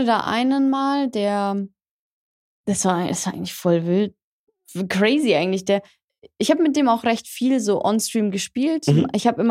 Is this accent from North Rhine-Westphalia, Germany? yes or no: no; Bavaria, Germany; wie so ein kleines Oktoberfest war das damals bei uns im Allgäu.